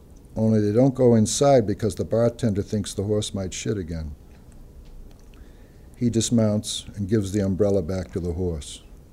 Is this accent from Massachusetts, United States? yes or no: yes; Massachusetts, United States; It's next door to the town I grew up in Massachusetts